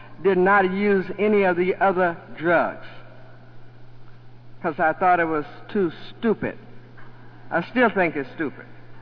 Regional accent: Louisiana, United States; born there; I told you I was born in Louisiana, and I discovered some things in Louisiana that was not right.

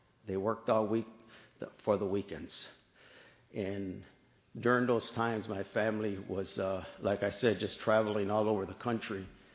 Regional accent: Texas, United States; I'm from Texas, and that's where, and my family is from Texas also, and a part of that is that my grandparents came from Mexico and moved to Texas by the Rio Grande Valley

